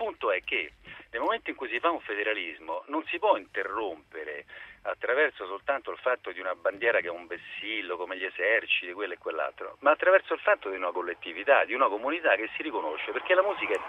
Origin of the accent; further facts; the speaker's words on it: Calabria, Italy; Io sono calabrese, di madre siciliana, cioè sono stato in Sardegna, sono anche romano.